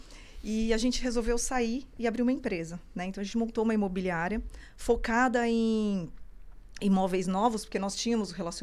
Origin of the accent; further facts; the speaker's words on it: São Paulo, Brazil; Bom, eu sou de São Paulo, nasci em São Paulo. Toda minha carreira foi ali.